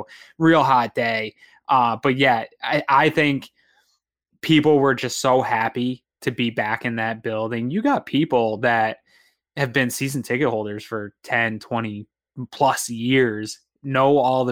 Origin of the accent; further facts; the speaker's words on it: New England, United States; I'm from New England.